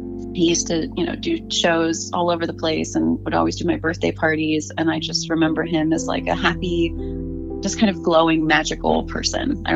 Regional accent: Maryland, United States; I grew up in Baltimore County, Maryland. I was born there

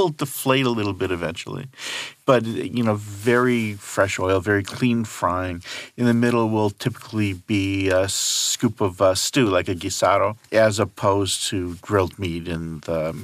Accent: Los Angeles, California, United States; We can't help ourselves. We're from Los Angeles.

